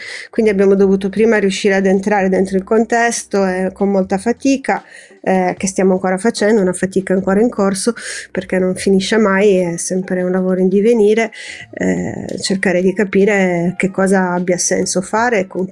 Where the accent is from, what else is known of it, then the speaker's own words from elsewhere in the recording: Sardinia, Italy; soltanto io sono sarda